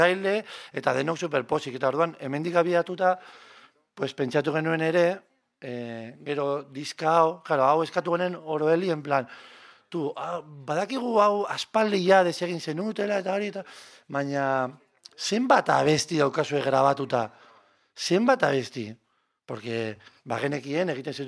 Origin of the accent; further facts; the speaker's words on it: Bilbao, Basque Country, Spain; aupa, Bilbokoa gara